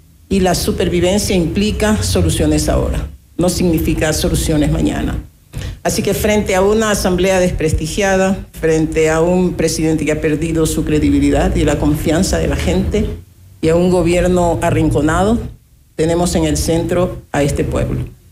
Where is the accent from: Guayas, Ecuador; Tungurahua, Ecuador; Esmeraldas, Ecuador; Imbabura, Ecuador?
Esmeraldas, Ecuador; por mi pueblo de Esmeraldas, que siento que está en una situación realmente triste